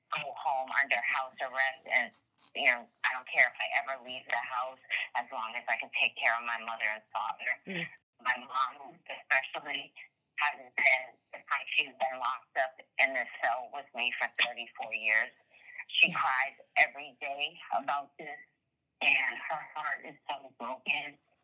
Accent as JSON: {"language": "English", "region": "Florida", "country": "United States", "tie": "born or raised there", "also_born_or_lived": "New Hampshire, United States", "said": "I would love to go back to where I'm from, which is Florida, and I was born and raised in Florida, and I lived there the majority of my life."}